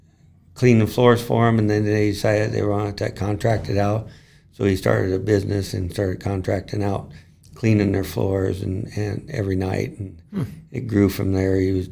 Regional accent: Boone, Iowa, United States; I grew up in Boone, Iowa.

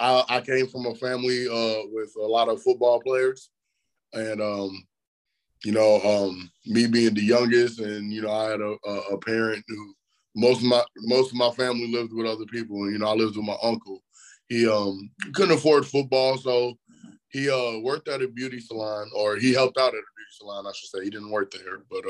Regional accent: Chicago, Illinois, United States; now in Davenport, United States; I grew up boxing in Chicago. Well, I started in Bolingbrook, moved around in Chicago for quite a few years. And then, as I got older, I moved to Iowa.

